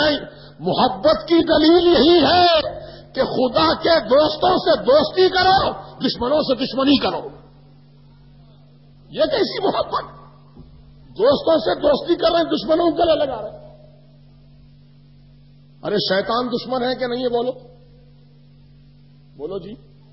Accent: Hyderabad, Sindh, Pakistan; بتائیے ہمارے حیدرآباد میں، میں بچپن میں جب چھوٹا سا تھا، 5-7 سال عمر تھی میری

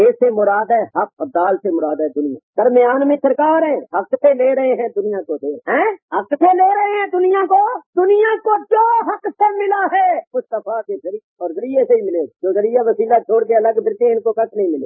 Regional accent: Okara, Punjab, Pakistan; also born or lived in Amritsar, India; پنجاب کے رہنے والے ہیں، جب ملک تقسیم ہوا تھا 47 ہی کہتے 47 میں, تو ہم ادھر سے ہجرت کر کے اوپر آ گئے انڈیا, مگر ہمارا انڈیا ادھر پنجاب ہے, مشرقی پنجاب, امرتسر وغیرہ

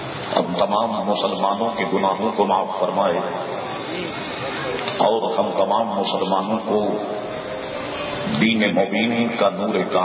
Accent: Karachi, Sindh, Pakistan; پورا پاکستان اور بالخصوص میرا شہر کراچی دلہن کی طرح سجا ہوا ہے

